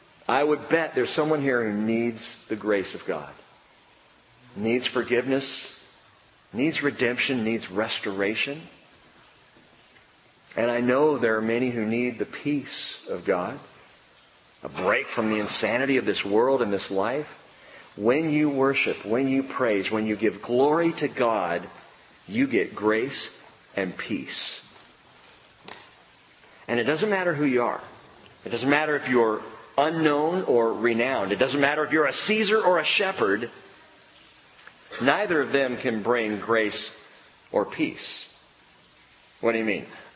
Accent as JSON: {"language": "English", "region": "California", "country": "United States", "tie": "born or raised there", "said": "See, we were raised in California, and that's what you do."}